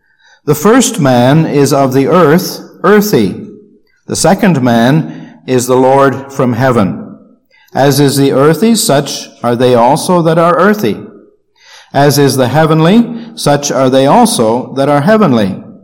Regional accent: Canada; Yes, I'm a Canadian. In my Bible bag, I have a passport that was granted me in 1951 as a British subject, and I carry a Canadian passport.

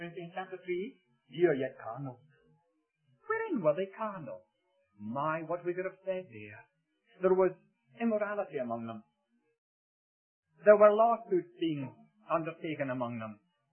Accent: Glasgow, Scotland, United Kingdom; also born or lived in Gourock; I come from Gourock. Over in Glasgow, where I was born

